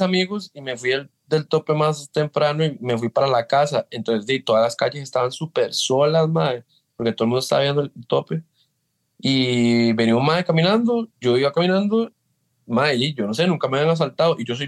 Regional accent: Liberia, Guanacaste, Costa Rica; Yo soy de Liberia, yo vivía en Liberia.

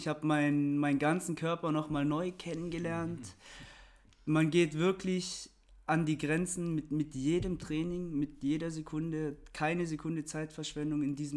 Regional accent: Germany; Ich als Deutscher, den könnt ihr euch schön aufhängen.

